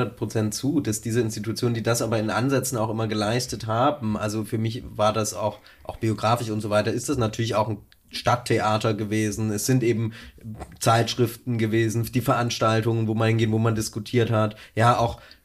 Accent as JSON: {"language": "German", "region": "eastern Germany", "country": "Germany", "said": "ich komme aus dem Osten, da ist sozusagen die Parteienskepsis riesig und da war es eh immer anders als im Westen"}